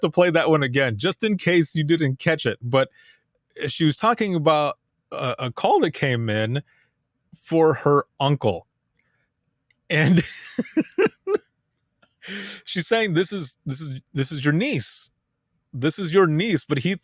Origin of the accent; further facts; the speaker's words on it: Michigan, United States; That's why at the end there, I'm like, what is going on with my state? Because I'm from Michigan.